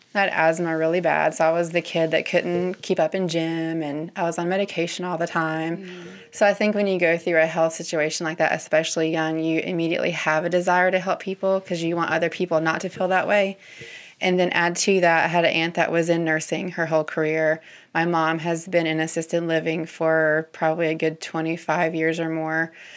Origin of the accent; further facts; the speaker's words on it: the Carolinas, United States; also born or lived in Tennessee / Michigan; I grew up in the Carolinas. Went to college in a small school in Tennessee, met my husband there, moved to Michigan for a few years where he was from after we got married and said, enough of that, came back to the Carolinas